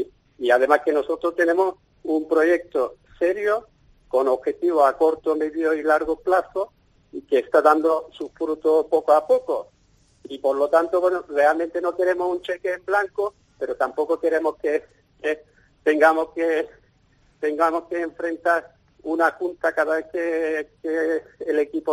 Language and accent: Spanish; Turkey; born there; Spanish is a second language; yo como nací en Turquía y conozco bien la liga